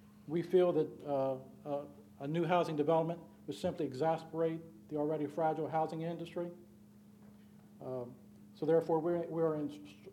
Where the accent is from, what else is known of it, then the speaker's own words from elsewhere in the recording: Delaware, United States; born and raised in Delaware.